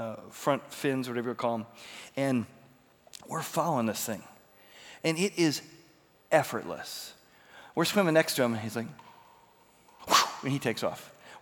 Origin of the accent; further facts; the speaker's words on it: Midwest, United States; Well, the nice thing about a hurricane versus a tornado, I grew up in the Midwest, is you get like 15 minutes notice for the tornado.